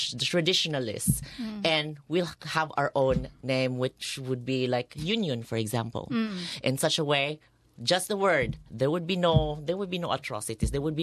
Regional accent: Cebu, Central Visayas, Philippines; But we were childhood friends. We've known each other. We're from Cebu. So we've been friends since we were 15 years old.

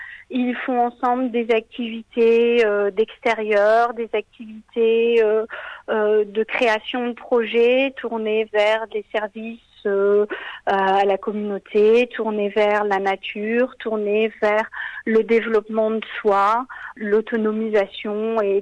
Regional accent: France; now in Australia; on est un couple de Français, mais il y a quelques temps, on est devenus également Australiens, binational, vivant en Australie.

